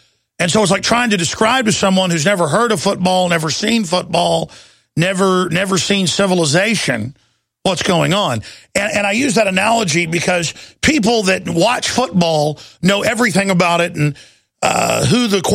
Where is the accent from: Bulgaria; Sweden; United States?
United States; Texas; I'm from Texas, folks.